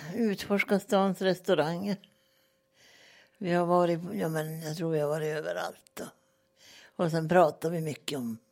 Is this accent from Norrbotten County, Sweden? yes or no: yes; Kaunisvaara, Norrbotten County, Sweden; now in Luleå, Sweden; och jag kommer från Kaunisvaara, men jag är lulebo sedan 1983.